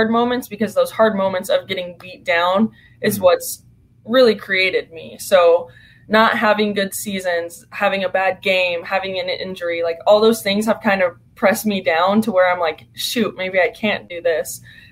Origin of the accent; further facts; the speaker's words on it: California, United States; I'm from California, but okay.